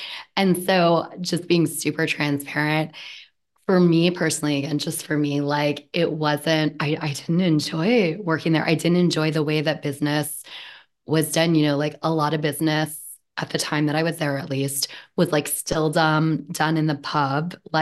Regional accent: United States; I'm an American and I'm so thankful for that.

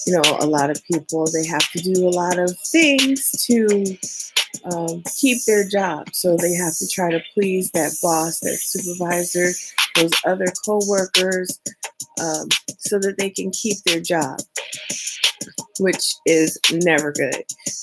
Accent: West Coast, United States; I am from the West Coast, so it's like snow.

